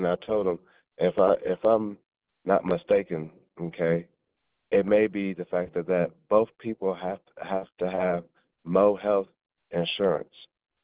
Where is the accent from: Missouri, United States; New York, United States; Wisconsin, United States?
Missouri, United States; Kirkwood; because I'm from Meacham Park Kirkwood